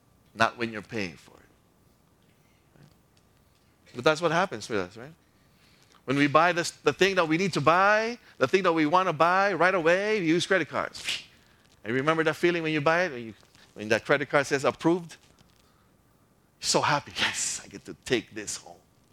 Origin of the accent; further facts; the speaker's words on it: Philippines; If we prioritize Netflix or TFC, just because we're Filipino, I know a lot of people here